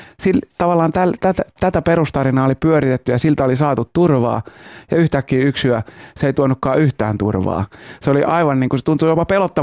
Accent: Helsinki, Uusimaa, Finland; mä oon helsinkiläinen, täällä syntynyt ja kasvanut.

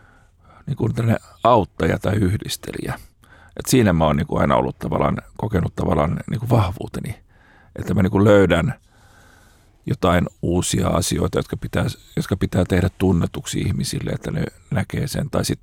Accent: Helsinki, Uusimaa, Finland; moved away as an adult; now in Karis, Finland; mutta oon alun perin Helsingistä ja oon asunut täällä Helsingissä koko nuoruuteni ja varhaisen aikuisuuteni, kunnes muutin sinne Karjaalle pieneen kaupunkiin.

